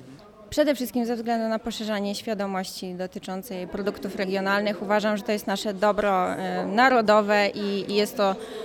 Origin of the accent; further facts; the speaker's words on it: Siedlce, Masovian Voivodeship, Poland; now in Warsaw, Poland; z Warszawy, a pochodzę z Siedlec, także na Mazowszu.